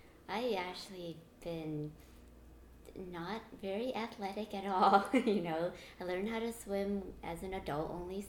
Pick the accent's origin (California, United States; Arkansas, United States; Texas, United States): California, United States; Pasadena; Pasadena.